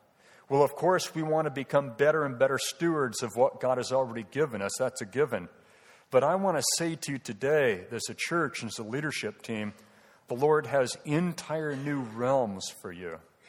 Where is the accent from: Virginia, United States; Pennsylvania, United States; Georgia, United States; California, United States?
California, United States; San Diego; I grew up in San Diego, and my mother's father, he was from Italy.